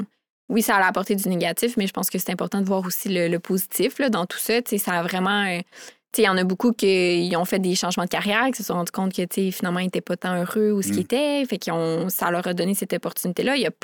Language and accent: French; Sherbrooke, Quebec, Canada; now in Quebec City, Canada; Puis ben moi, je viens de Sherbrooke. Puis finalement, j'ai décidé de rester à Québec.